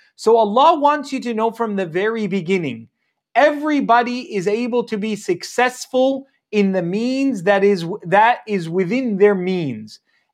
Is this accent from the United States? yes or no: no; Canada; in Egypt, for example, which is my heritage, I was born and raised in Canada from an Egyptian heritage.